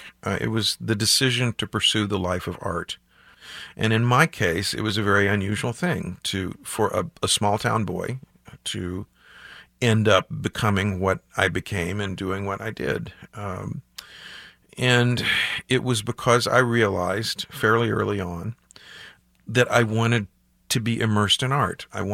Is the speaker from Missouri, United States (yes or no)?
yes; Sikeston, Missouri, United States; In my hometown, Sykeston, 50 years ago.